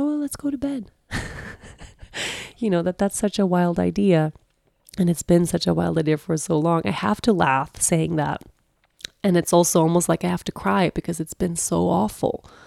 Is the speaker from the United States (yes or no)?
no; Sweden; moved away; the best year of my life, which was the year I moved away from Sweden and I moved to Costa Rica for the very first time.